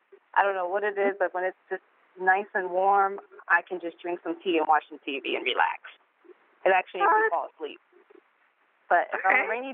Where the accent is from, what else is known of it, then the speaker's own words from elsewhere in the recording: Massachusetts, United States; I come from the East Coast, Massachusetts. Family are both from Haiti.